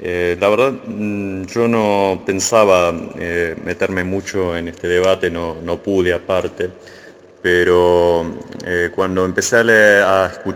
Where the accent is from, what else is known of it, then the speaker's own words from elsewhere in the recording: Buenos Aires, Argentina; soy compatriota tuyo, soy también de acá de Argentina, de Buenos Aires